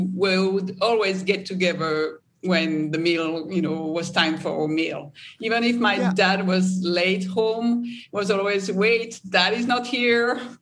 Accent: France; English is a second language; So I grew up in France

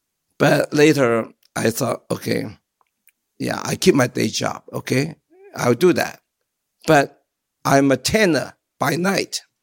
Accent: China; accent: Chinese; English is a second language; One is my Chinese accent. So once I talk, people automatically will notice something, you know, different or strange, you know.

